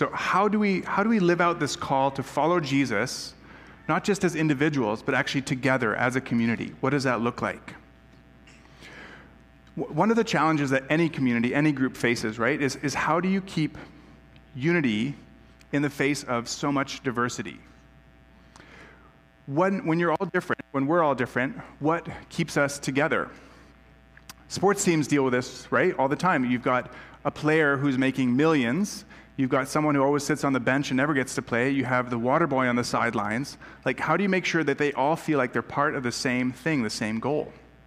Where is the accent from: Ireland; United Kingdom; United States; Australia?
United States; I'm an American here